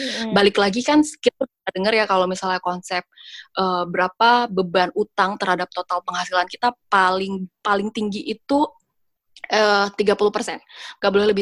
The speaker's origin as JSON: {"language": "Indonesian", "region": "Jakarta", "country": "Indonesia", "said": "kalau kita orang Jakarta mungkin sekitaran Jakarta mungkin susah ya untuk dapat yang benar-benar kayak perumahan gitu."}